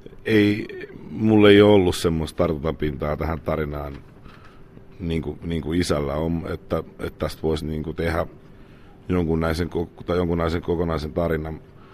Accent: Espoo, Uusimaa, Finland; mä aika ilmiselvästi tunnustan olevani espoolainen ja pääkaupunki niin on lähellä

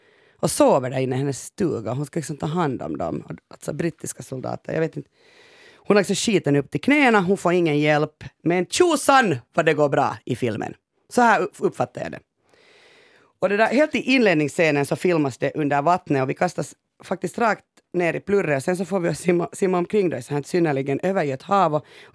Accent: Pörtö, Uusimaa, Finland; Jag är alltså uppvuxen på Pörtö som ligger i Borgås yttre skärgård och liksom bodde där ända tills jag fyllde 13 faktiskt år om.

